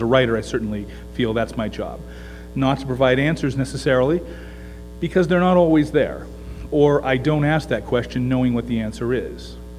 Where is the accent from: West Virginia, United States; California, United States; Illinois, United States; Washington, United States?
Washington, United States; My background is I grew up not a member of the church, not in Utah. I grew up in Washington State. And I went to a community church, a local community church outside of Spokane, Washington.